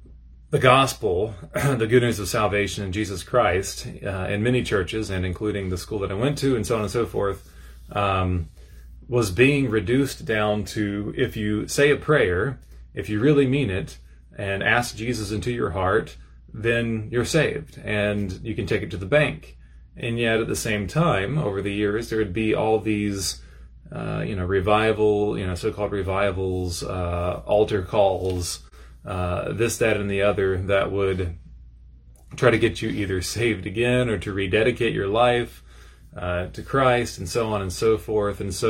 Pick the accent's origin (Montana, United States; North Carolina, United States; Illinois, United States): North Carolina, United States; Sanford; I grew up here in Sanford, went to Grace Christian School, K through 12th grade, and went to Countryside Presbyterian Church just south